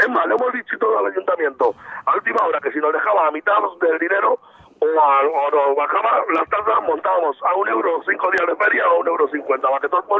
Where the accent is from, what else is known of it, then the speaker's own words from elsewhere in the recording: Leganés, Community of Madrid, Spain; muchos de los feriantes que habíamos somos de Leganés. Porque aquí en la Comunidad de Madrid casi todos somos de Leganés